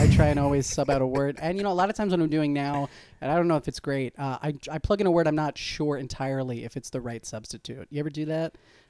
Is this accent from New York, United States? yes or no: yes; Long Island, New York, United States; No, I'm from Long Island originally.